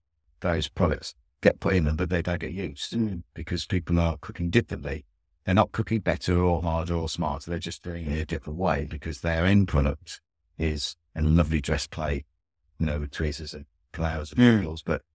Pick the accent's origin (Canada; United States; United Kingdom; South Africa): United Kingdom; Because as British, we love queuing.